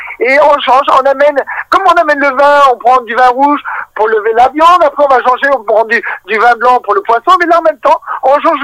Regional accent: France; vu qu'on est français, il n'y a pas un repas sans fromage.

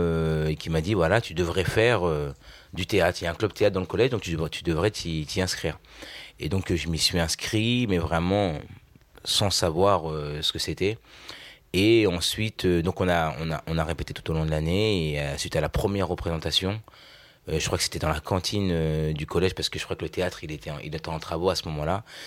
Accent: Vernon, Normandy, France; born there; J'ai 27 ans. Je suis né à Vernon, en Normandie.

